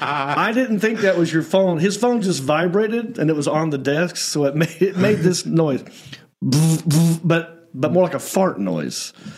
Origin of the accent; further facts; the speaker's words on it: Hickory, North Carolina, United States; That's right, I am from Hickory. I'm happy about it.